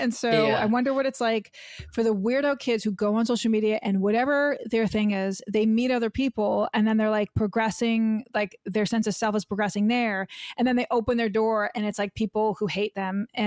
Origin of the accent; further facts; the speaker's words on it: New York City, New York, United States; I'm like a Queens. I'm like, I'm from Queens. I know everything about New York.